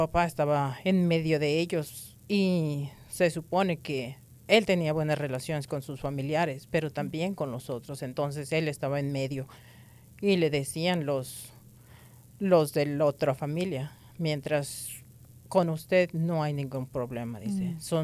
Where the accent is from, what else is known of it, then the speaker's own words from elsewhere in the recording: Coahuila, Mexico; born there; Yo nací en un pueblo muy, muy chiquito, en En el estado de Coahuila, cerca de Torreón.